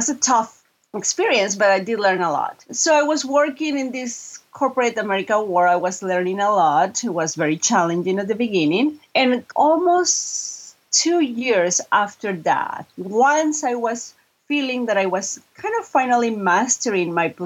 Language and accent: English; Mexico; English is a second language; I'm 100% Mexican. I was born and raised in Mexico. I went to university there.